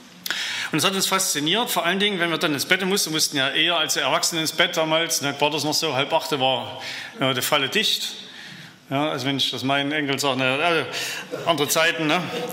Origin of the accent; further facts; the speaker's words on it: Leipzig, Saxony, Germany; Und das war für uns so als Leipziger, die da aus so einer Gründerzeitwohnung kamen